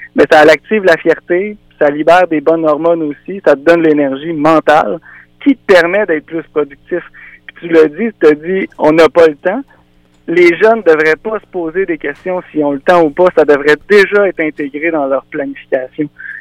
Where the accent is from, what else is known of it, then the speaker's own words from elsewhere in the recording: Rivière-du-Loup, Quebec, Canada; je viens de Rivière-du-Loup. J'allais à l'école Jolie au centre-ville à Rivière-du-Loup.